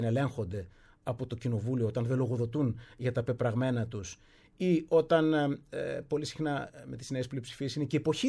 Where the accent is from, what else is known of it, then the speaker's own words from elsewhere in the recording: Thessaly, Greece; μοντέλο ανασυγκρότησης της Θεσσαλίας. Γι' αυτό πρέπει να τα προλάβουμε όλα αυτά. Το λέω όχι μόνο για την πατρίδα μου